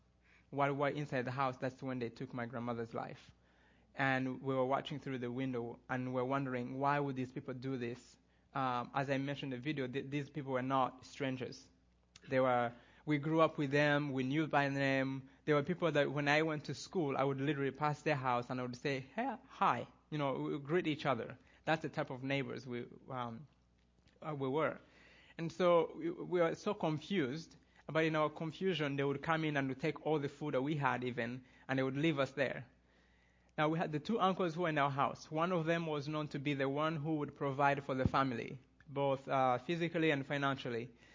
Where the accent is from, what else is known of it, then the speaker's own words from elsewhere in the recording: Rwanda; So I was born and raised in Rwanda